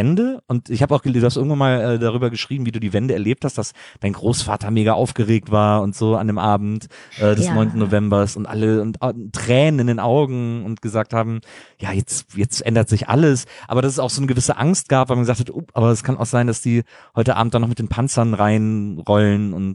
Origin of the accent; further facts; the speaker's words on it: North Rhine-Westphalia, Germany; ich bin ja total westdeutsch. Also ich komme so aus dem Kölner Raum. Also westlicher geht ja fast nicht mehr.